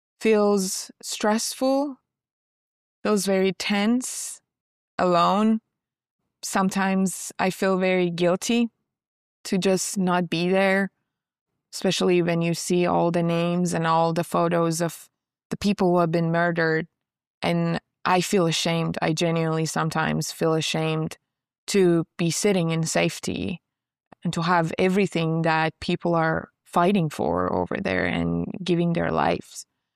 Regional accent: Tehran, Tehran Province, Iran; moved away as an adult; now in United States; So I am 30 years old. I was born and raised in Tehran in a lower middle class family. I was raised in the southern part of Tehran, south towards the middle. Very lower middle class upbringing.

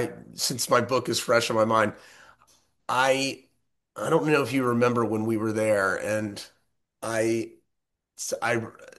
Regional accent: South Carolina, United States; I'm from South Carolina and, you're kind of taught, oh, everyone's bad and bad intentions over there.

